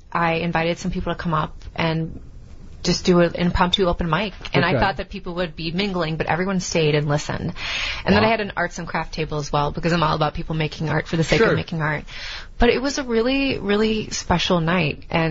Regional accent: Chicago, Illinois, United States; Man, I'm from Chicago, aren't I?

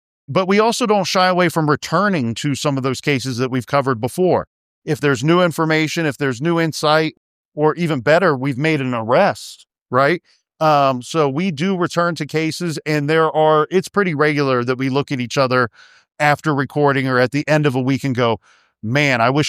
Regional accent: Columbus, Ohio, United States; One, we're Ohio boys. We're born and raised in Columbus.

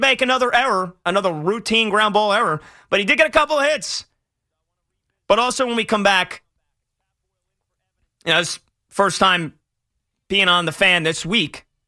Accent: South Plainfield, New Jersey, United States; Let's go to Dave, who's in South Plainfield. That's my hometown.

